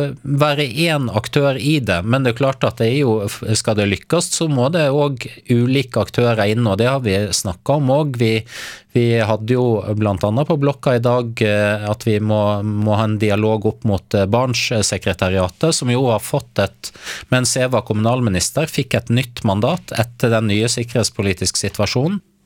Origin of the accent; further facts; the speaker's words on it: Southern Norway, Norway; Her kommer jeg som søring